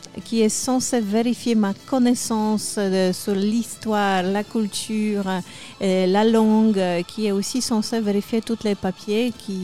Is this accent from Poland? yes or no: yes; Poland; now in France; Je viens de Pologne.